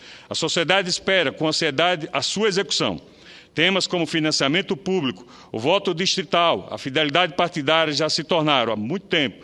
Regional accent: Sergipe, Brazil; Da experiência que tive na gestão estadual e como nordestino e sergipano, sei bem as dificuldades de financiamento

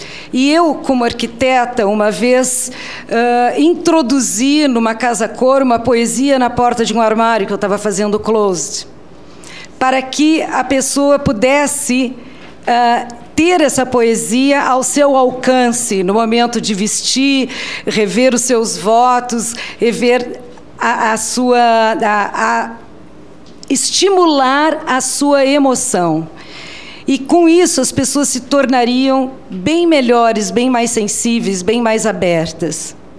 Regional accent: Rio Grande do Sul, Brazil; Somos gaúchos, eu sou de 10 de março.

